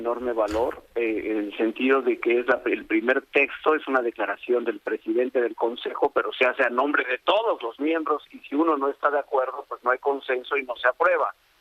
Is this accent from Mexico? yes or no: yes; Mexico; Yo como mexicano, la verdad es que me siento muy bien